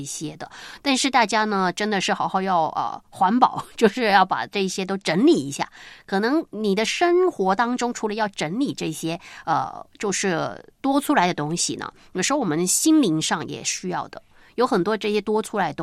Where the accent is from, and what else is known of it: China